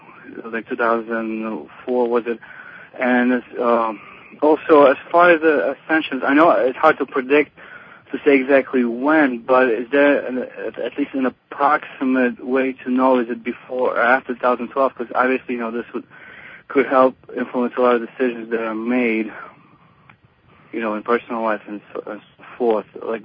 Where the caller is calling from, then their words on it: New York, United States; I'm calling from New York.